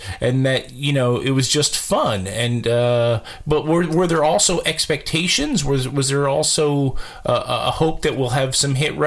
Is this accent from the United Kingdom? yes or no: no; New York City, New York, United States; So, I grew up in the New York City area, and those records, those … album, were on the radio, just constantly here.